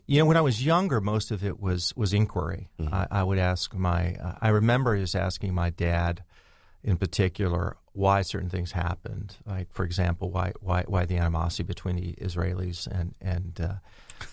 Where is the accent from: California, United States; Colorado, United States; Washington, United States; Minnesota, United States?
Washington, United States; Richland; also born or lived in Dallas; Born in Dallas, grew up in Washington State, east side of the state, a place called Richland, and went to school in Seattle